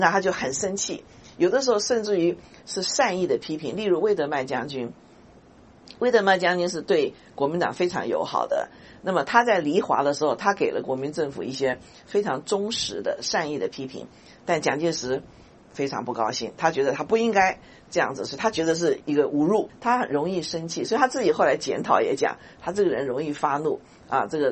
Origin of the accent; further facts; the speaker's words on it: Taiwan; 我是台湾长大的